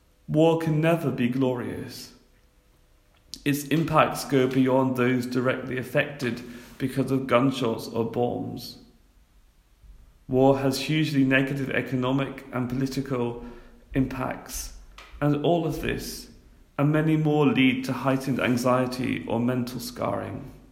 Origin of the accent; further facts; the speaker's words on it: Northern Ireland, United Kingdom; I come from Northern Ireland and I remember too well the troubles.